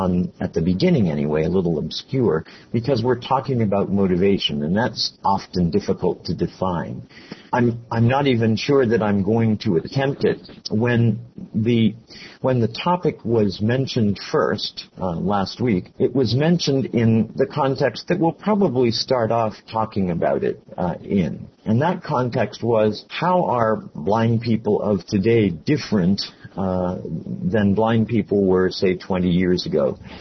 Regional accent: Miami, Florida, United States; from Miami, Florida

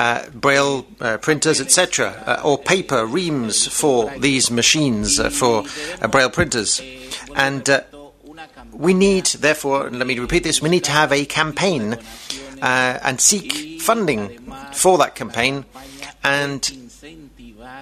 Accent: Panama; from Panama and president of my local association.

